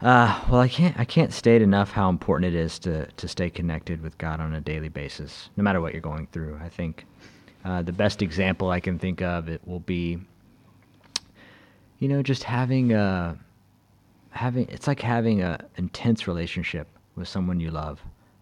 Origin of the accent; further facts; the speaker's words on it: Austin, Texas, United States; now in Shanghai, China; I'm from Austin, Texas, and been in Shanghai for a similar amount of time, 19 years in China, 16 in Shanghai, and 3 in Beijing.